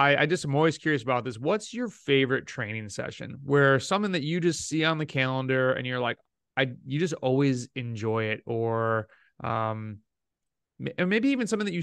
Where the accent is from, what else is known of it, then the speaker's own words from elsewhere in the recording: Rochester, New York, United States; so I grew up near Canada in Rochester, New York